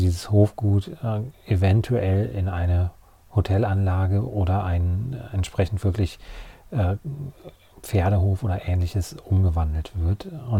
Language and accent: German; Leichlingen, North Rhine-Westphalia, Germany; gestartet sind wir am Bahnhof in dem kleinen Ort Leichlingen, meinem Heimatort.